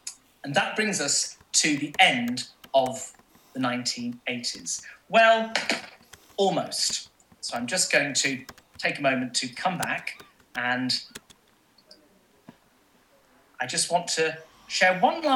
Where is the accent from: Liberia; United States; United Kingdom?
United Kingdom; West Midlands; I'd never been to London. I grew up in Shropshire, and this was my first taste of London at 10 years old.